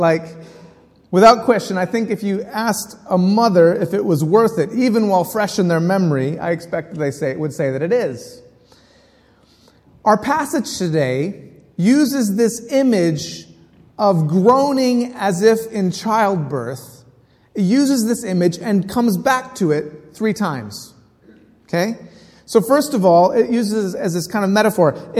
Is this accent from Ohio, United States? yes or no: no; Minnesota, United States; now in London, United Kingdom; in London. So I lecture in theology, and I'm originally from Minnesota, if you hear that in my voice.